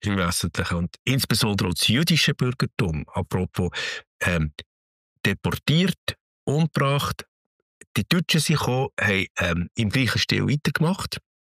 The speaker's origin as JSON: {"language": "German", "country": "Switzerland", "said": "Wir als Schweizer mit der Gnade der Geschichte, wir haben jetzt mehr als 700 Jahre an der Freiheit gearbeitet."}